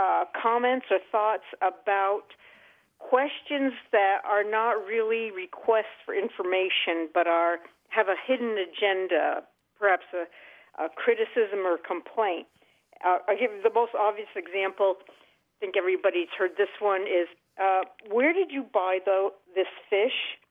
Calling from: Burlington, Vermont, United States; I'm calling from Burlington, Vermont.

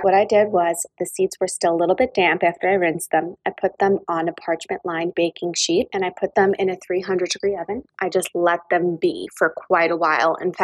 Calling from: Saddle River, New Jersey, United States; I'm calling from Saddle River, New Jersey.

